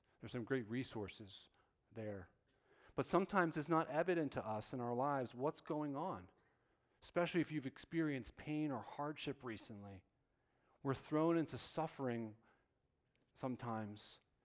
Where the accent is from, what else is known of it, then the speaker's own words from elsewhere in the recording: New Jersey, United States; now in Lancaster County, United States; where I grew up in Bergen County, or even in Lancaster County today where we live for 15 years.